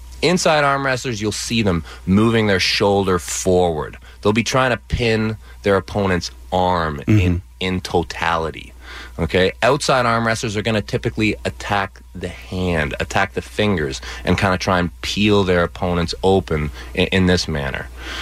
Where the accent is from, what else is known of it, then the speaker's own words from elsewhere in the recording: Canada; we're both Canadian.